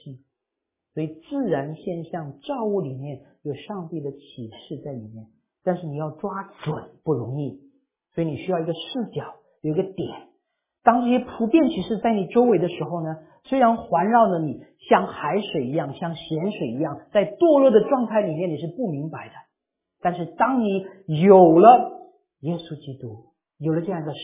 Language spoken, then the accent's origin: Chinese; China; 我们中国人觉得说阳者祥也